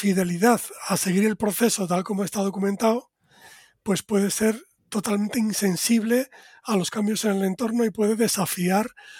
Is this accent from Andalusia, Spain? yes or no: no; Collado Villalba, Community of Madrid, Spain; en mi pueblo, en Collado Villalba